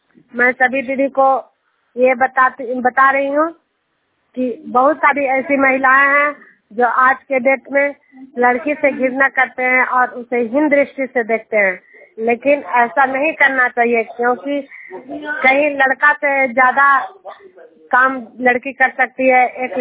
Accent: Hilsa, Bihar, India; मैं नालंदा जिला के हिलसा प्रखंड जुनियार गांव की निवासी हूं।

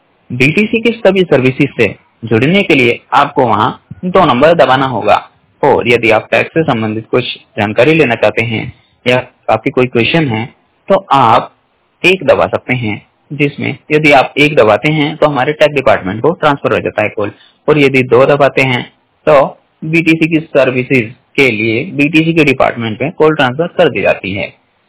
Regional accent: Hapur, Uttar Pradesh, India; मैं 100% ब्लाइंड हूँ और मैं यूपी डिस्ट्रिक्ट हापुड़ से बिलोंग करता हूँ।

